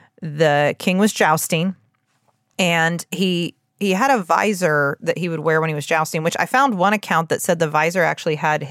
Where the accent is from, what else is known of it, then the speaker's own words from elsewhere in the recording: United States; I as an American, I'm like, that seems dramatic.